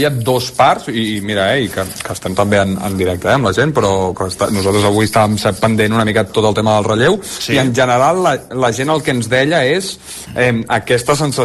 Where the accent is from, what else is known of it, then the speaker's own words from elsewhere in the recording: Barcelona, Catalonia, Spain; Jo, que sóc de Barcelona, també